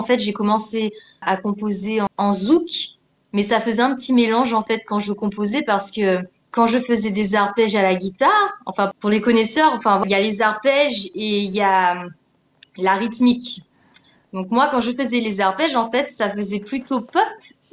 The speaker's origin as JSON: {"language": "French", "region": "Martinique", "country": "France", "tie": "born or raised there", "said": "Oui, je suis martiniquaise."}